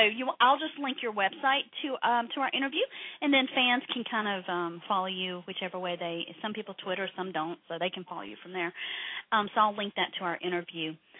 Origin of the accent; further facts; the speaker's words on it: Georgia, United States; I grew up in Georgia, again, you think Canada, oh my gosh, that's way up north